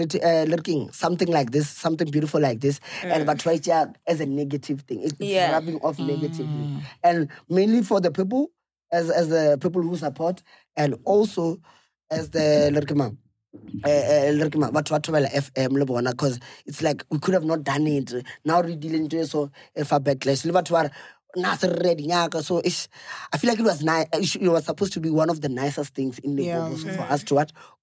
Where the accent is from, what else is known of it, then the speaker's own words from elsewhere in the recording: Limpopo, South Africa; And I'm from Limpopo.